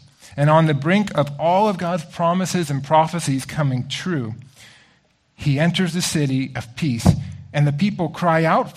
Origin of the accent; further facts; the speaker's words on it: Canada; now in Kamloops, Canada; before moving to Kamloops, growing up in small towns, I found that most people were born and raised and lived their whole life in that town.